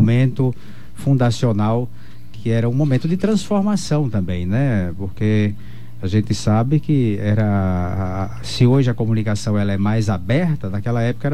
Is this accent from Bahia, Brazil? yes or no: yes; Euclides da Cunha, Bahia, Brazil; lá na minha cidade também nós levamos para lá, para Euclides da Cunha